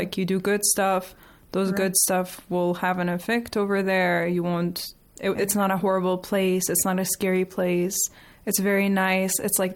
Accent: United States; Like as a kid, growing up in America, there were not a lot of graveyards near the place we lived.

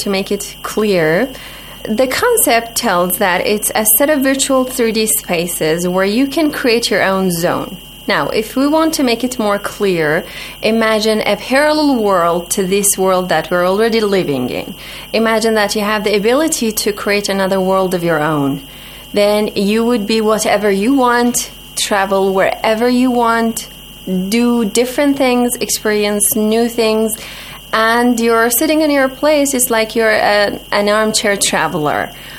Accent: Iran; I am from Iran. And I study English literature.

